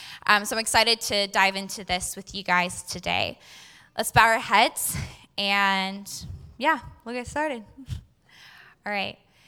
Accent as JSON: {"language": "English", "town": "Auburn", "region": "Washington", "country": "United States", "tie": "born or raised there", "said": "I grew up in Auburn, Washington, and my entire extended family also lived in Auburn, Washington."}